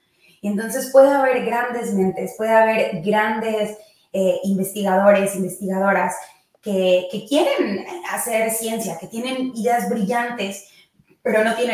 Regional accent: Mexico; moved away; yo no estoy en México, pero fui educada en México y tengo colaboraciones con institutos en México.

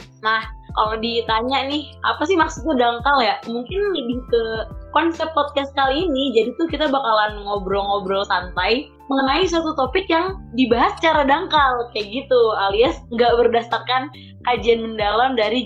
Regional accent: Bogor, West Java, Indonesia; Gue dari Bogor kebetulan.

